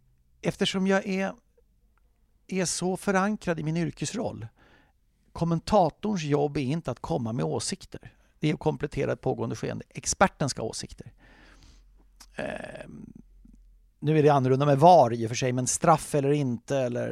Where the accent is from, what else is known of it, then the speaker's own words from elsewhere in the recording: Sweden; jag skäms som svensk kommentator att sitta och kommentera sånt här uselt.